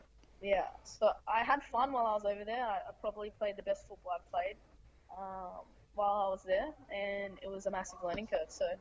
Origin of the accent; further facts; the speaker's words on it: West Pennant Hills, New South Wales, Australia; I grew up in a small place called West Bennet Hills, just near Castle Hill in Sydney, Australia.